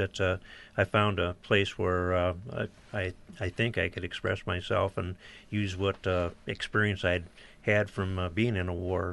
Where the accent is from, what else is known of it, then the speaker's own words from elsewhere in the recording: Bay City, United States; I'm from Bay City.